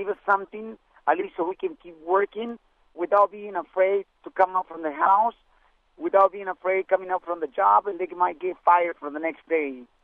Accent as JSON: {"language": "English", "country": "Mexico", "said": "That was in 1986. I came from Mexico."}